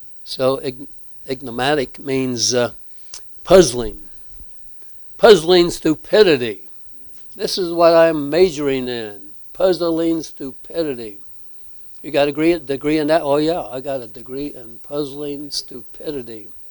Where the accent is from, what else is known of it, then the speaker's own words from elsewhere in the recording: Speedway, Indiana, United States; So I remember growing up in Speedway, Indiana, and I didn't know that the name Mars Hill was in the Bible.